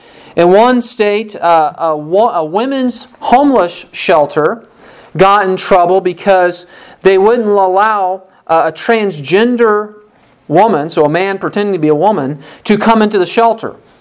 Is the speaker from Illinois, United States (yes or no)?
yes; Illinois, United States; in other states, including my home state of Illinois